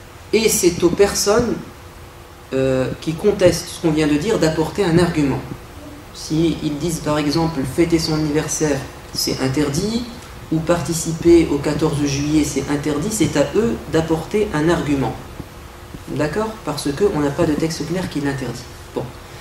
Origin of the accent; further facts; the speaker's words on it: France; en tant que Français, ça prouve que nous avons un attachement à notre pays, à notre histoire